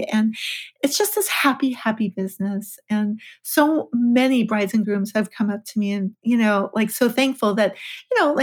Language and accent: English; Los Angeles, California, United States; I'm from LA, I'm from California.